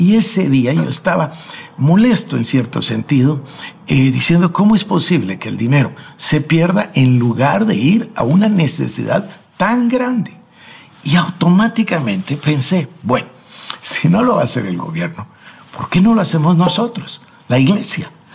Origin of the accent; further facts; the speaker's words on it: Guatemala; En mi país, acá en Guatemala, hay muchísimos lugares donde todavía se cocina